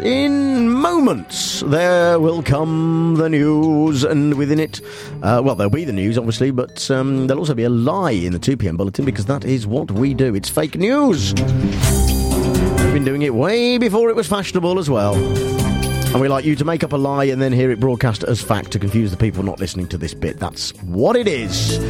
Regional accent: Nuneaton, West Midlands, United Kingdom; It's a memoir about growing up in Nuneaton in the 1980s.

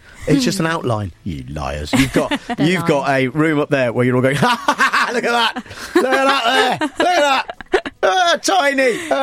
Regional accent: United Kingdom; We are British, damn it, and we like

